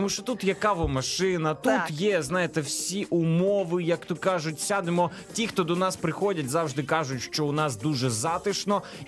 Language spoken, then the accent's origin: Ukrainian; Kyiv, Ukraine; А ми з Києва. Друзі, ми сидимо в Києві, тут у нас хвиля 89.4 FM. … з Нивок, я з Печерську, хоча точніше Голосіївський район.